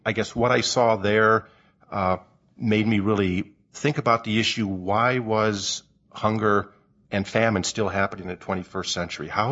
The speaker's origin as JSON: {"language": "English", "region": "Illinois", "country": "United States", "said": "I don't know if I'm the only Hoosier, the non-Hoosier in the audience, but I'm from Illinois"}